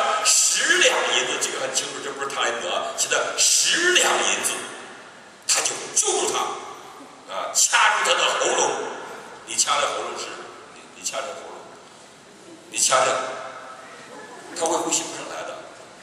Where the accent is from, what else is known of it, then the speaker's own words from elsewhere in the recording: China; 那我们中国人呢